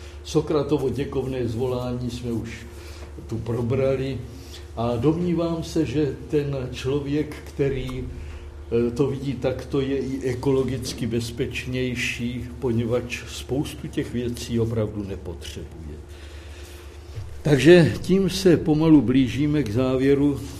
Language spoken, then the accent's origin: Czech; Moravia, Czechia; Já pocházím ze severní Moravy, z Vysočiny